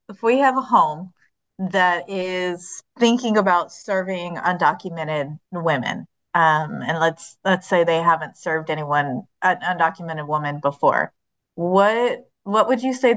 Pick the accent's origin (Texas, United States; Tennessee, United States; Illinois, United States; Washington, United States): Texas, United States; Houston; Well, so for the audience, I'm from Houston. And as much as I attest this, we do annually have a huge event where we all wear our boots.